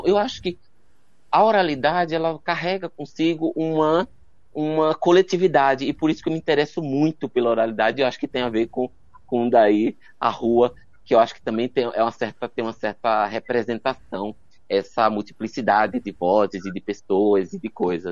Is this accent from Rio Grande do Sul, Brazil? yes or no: no; Pernambuco, Brazil; moved away; Antes de vir para cá, eu saí de Pernambuco em 2000, mas antes eu trabalhava com comunidades da periferia, e comunidades, eu era da periferia